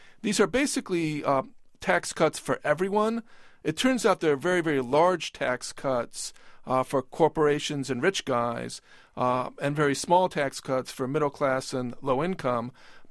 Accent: Maryland, United States; Yes, in my home state of Maryland, I keep an eye on this provision.

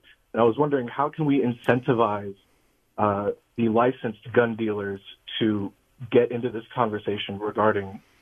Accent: Missouri, United States; moved away; I'm a transplant from Missouri.

